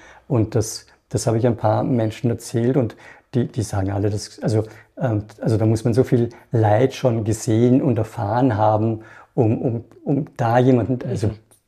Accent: Salzburg, Austria; weil ich bin in Salzburg aufgewachsen

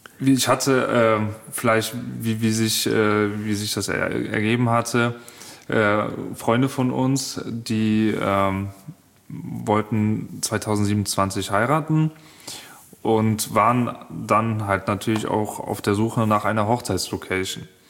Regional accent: Niederbiber, Rhineland-Palatinate, Germany; wir kommen selber hier aus Niederbiber

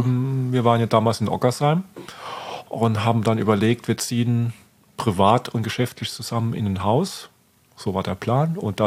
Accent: Oggersheim, Rhineland-Palatinate, Germany; ich komme aus Oggersheim

